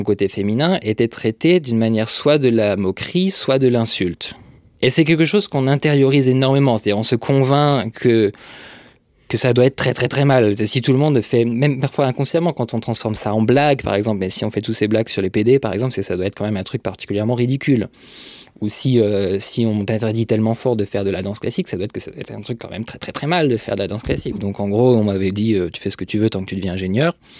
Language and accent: French; Bourgogne-Franche-Comté, France; also born or lived in Brittany; J'ai grandi en Franche-Comté, puis en Bretagne, enfin en province essentiellement. Je viens d'un milieu, on va dire, moyen, une classe moyenne, plutôt éduquée